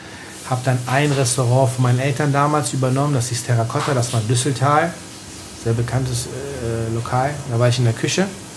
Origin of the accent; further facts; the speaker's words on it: Milan, Lombardy, Italy; Also es gibt für mich, ich komme ja aus Mailand, für mich gibt es auch noch die Mailänder Pizza.